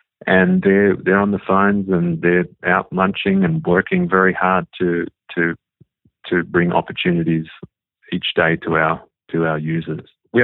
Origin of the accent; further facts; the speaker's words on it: Australia; moved away; predominantly I grew up in Australia